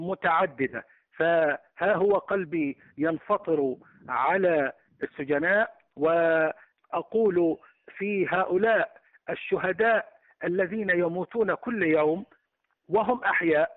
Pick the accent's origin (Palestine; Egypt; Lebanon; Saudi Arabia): Palestine; Bashshit; now in Khan Yunis, Palestine; من مواليد 1950، لاجئ فلسطيني من قرية بشيت قضاء الرملة، أسكن خان يونس